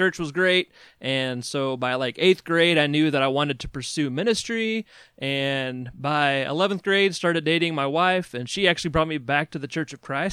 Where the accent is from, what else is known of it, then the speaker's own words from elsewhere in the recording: Hendersonville, Tennessee, United States; now in Texas, United States; so I grew up in Nashville, Hendersonville, Tennessee, and, went to Harding and kind of been moving my way west. So now I am in rural Northeast Texas.